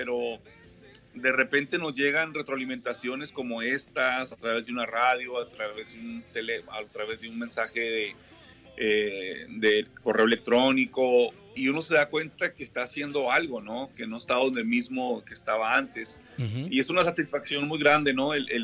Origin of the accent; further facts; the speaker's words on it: Chihuahua, Mexico; born there; nací en México, nací hace ya 44 años, nací en el norte de México, en un gran estado que se llama Chihuahua, que es frontera con Estados Unidos.